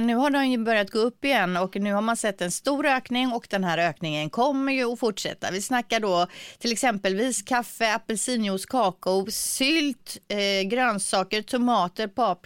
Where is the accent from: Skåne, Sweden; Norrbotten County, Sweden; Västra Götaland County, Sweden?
Västra Götaland County, Sweden; Gothenburg; Och det är ju drömmen som göteborgare att ha en egen spårvagn.